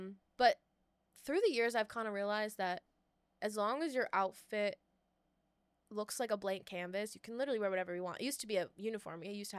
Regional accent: United States; And then I'm also American. And I'm not as reserved as British people.

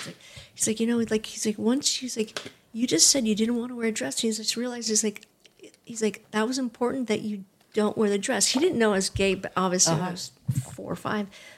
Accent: Vermont, United States; Where I grew up in Vermont, the whole trans, it didn't, I don't know, none of it really mattered.

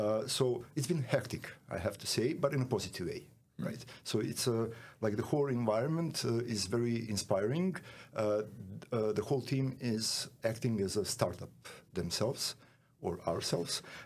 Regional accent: Serbia; moved away as an adult; now in Netherlands; I'm originally from Serbia. I moved to the Netherlands 2018.

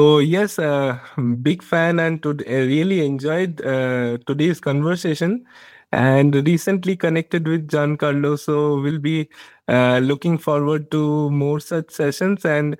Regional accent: Durgapur, West Bengal, India; now in Bangalore, India; I am a photographer from Durgapur, like a village near Durgapur. So I have been traveling around India lately to attend all the NFT events and recently staying in Bangalore.

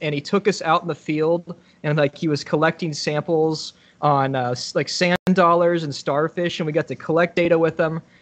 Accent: Tonganoxie, Kansas, United States; So I grew up in Tonganoxie, Kansas. I did not have the internet.

